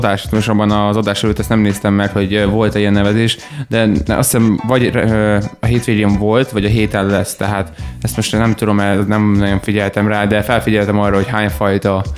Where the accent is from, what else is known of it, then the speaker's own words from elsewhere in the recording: Füzesabony, Heves, Hungary; Ahol én lakott Fizesabonyban, nem Pesten, hanem Fizesabonyban, ahol születtem, nem születtem, ahol felneveltettem.